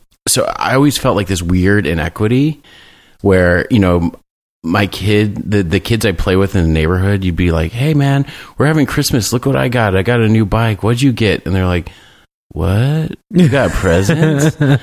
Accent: Japan; also born or lived in South Korea; Growing up in Japan and South Korea, you have these like 10, 12-hour flights back and forth between the U.S. with one game.

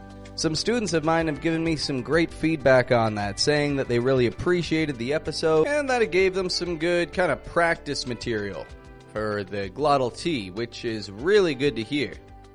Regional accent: Toronto, Ontario, Canada; I'm from Toronto

